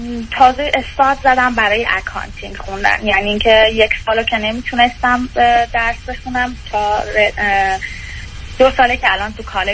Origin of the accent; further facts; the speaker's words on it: Iran; moved away; من تقریبا 3 ساله که از ایران مهاجرت کردم.